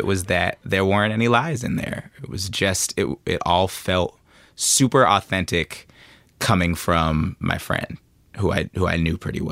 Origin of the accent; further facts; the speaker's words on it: Oakland, California, United States; I'm from Oakland. We've been rapping fast. I've been rapping fast since I was a child.